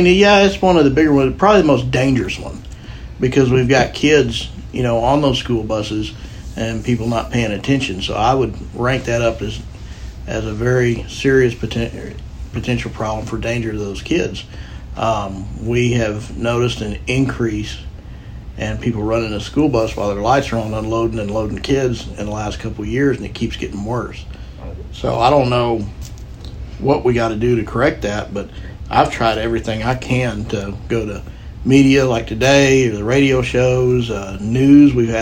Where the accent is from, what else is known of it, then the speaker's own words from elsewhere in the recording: Wimberley, Texas, United States; I'm originally from Wimberley since 1973